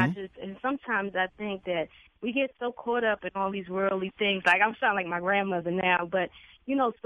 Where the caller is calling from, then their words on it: Washington, District of Columbia, United States; from D.C.